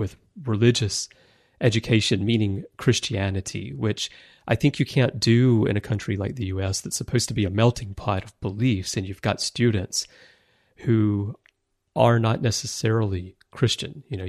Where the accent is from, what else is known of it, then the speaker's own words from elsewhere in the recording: Alabama, United States; I'm a Southerner. I'm from Alabama originally.